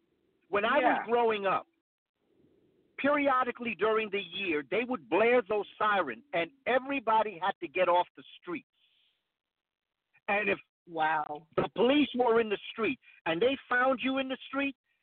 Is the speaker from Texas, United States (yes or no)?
no; New York City, New York, United States; That's how I grew up in New York City.